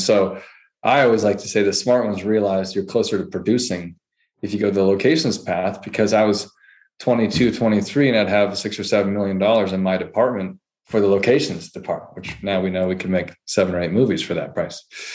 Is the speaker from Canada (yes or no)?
yes; Canada; growing up in Canada there, if you're a PA, you're in the DGC, the Directors Guild.